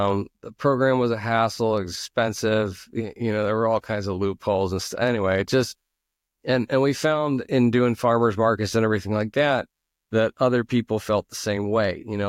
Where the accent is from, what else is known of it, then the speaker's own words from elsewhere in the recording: Philadelphia, Pennsylvania, United States; and I'm from Philadelphia, so home of Rocky Balboa, right?